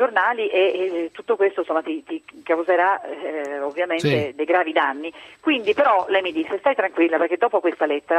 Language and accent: Italian; Margherita di Savoia, Apulia, Italy; Dove il mio paese si chiama Margherita di Savoia.